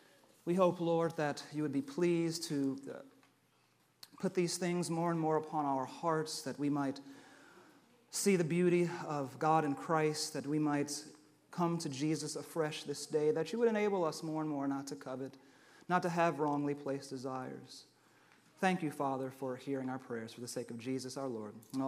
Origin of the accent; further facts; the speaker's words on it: California, United States; I'm from California.